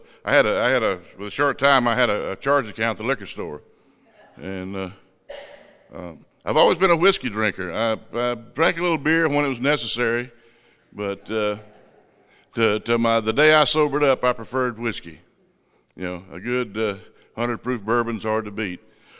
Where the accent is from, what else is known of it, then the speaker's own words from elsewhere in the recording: Louisiana, United States; also born or lived in Texas; I was born in Texas, moved to Louisiana as a young child, and raised in a Southern Baptist family, which is a breeding ground for a lot of us alcoholics.